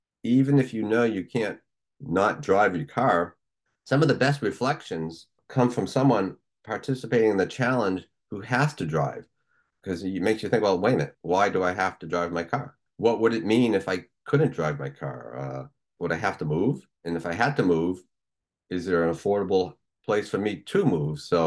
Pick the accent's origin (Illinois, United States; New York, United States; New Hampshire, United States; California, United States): New Hampshire, United States; Goffstown; And I grew up just outside of Manchester in a small section of Gough Down called Pennardville.